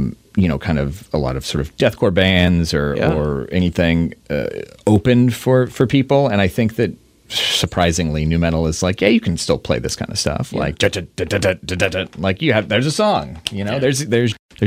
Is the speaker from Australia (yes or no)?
no; Indiana, United States; I grew up in Indiana, so.